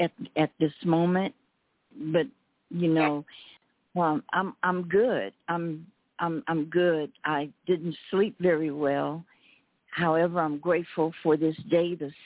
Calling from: Sierra Vista, Arizona, United States; I'm calling you from Sierra Vista, Arizona.

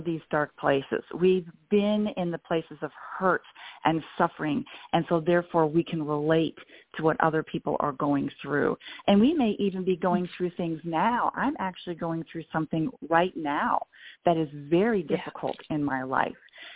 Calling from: Franklin, Tennessee, United States; I'm in Nashville, Tennessee area, just south in a little town called Franklin.

